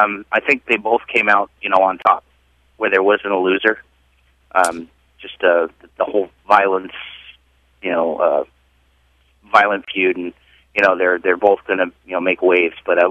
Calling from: California, United States; Hey, guys. … from NorCal.

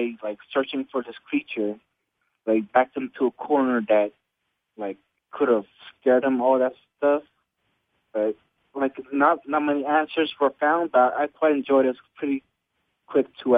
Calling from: Dallas, Texas, United States; … from Dallas, Texas.

